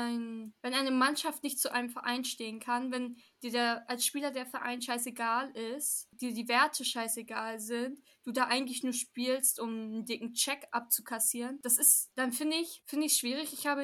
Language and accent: German; Dortmund, North Rhine-Westphalia, Germany; Ich gebe jetzt keinen kleinen Applaus, weil ich bin Dortmunder.